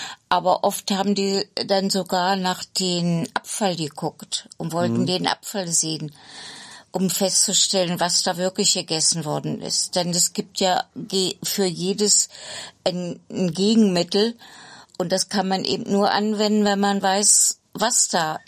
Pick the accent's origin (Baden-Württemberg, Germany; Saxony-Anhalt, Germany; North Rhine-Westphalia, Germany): Saxony-Anhalt, Germany; Oschersleben; moved away as an adult; also born or lived in Thuringia; ich komme aus dem Vorharz, aus Oschersleben und bin dann 1974 mit 31 Jahren nach Thüringen gezogen. Mhm. Und bis 93 habe ich da gewohnt.